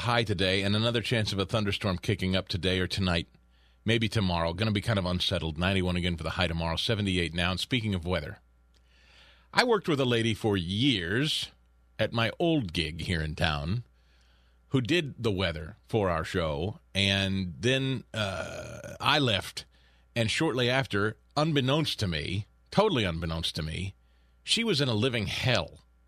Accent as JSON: {"language": "English", "region": "Midwest", "country": "United States", "tie": "born or raised there", "said": "back when I grew up in the Midwest and you'd hear, you know, old farmers talk about the long dry spell."}